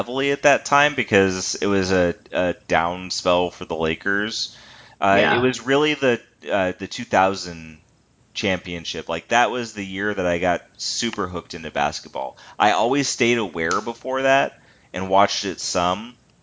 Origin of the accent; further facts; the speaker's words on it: Palmdale, California, United States; he's from Palmdale, which is where I'm from. I was born in Lancaster, but, like, we lived in Palmdale.